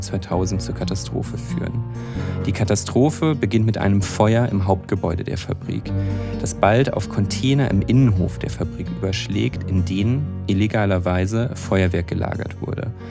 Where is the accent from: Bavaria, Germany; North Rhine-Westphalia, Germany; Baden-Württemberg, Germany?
North Rhine-Westphalia, Germany; also born or lived in Enschede, Netherlands; Ich komme tatsächlich aus der Region dort, aus dem Münsterland, direkt an der deutsch-niederländischen Grenze.